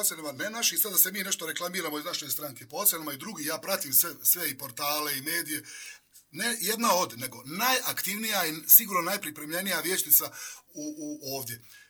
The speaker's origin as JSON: {"language": "Bosnian", "town": "Gračanica", "region": "Federation of Bosnia and Herzegovina", "country": "Bosnia & Herzegovina", "said": "Mi smo ipak svi iz Gračanice i Gračanica je u posebnom fokusu."}